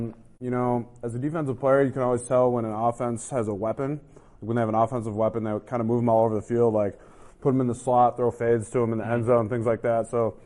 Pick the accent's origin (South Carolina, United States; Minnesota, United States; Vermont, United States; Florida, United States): Minnesota, United States; Dairy Queen ice cream cake, 100%. Yeah, I'm from Minnesota.